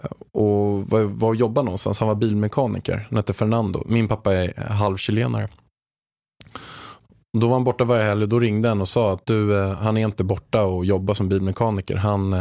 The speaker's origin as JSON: {"language": "Swedish", "town": "Haninge", "region": "Stockholm County", "country": "Sweden", "tie": "born or raised there", "said": "jag är uppväxt i Haninge i grunden, en förort utanför Stockholm."}